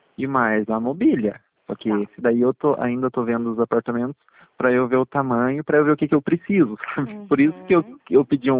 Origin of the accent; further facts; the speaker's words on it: Pinhão, Paraná, Brazil; Eu sou do Pinhão.